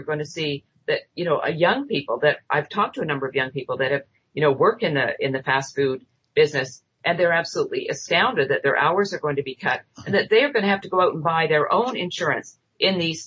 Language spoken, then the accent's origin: English; Canada; being Canadian and growing up in Canada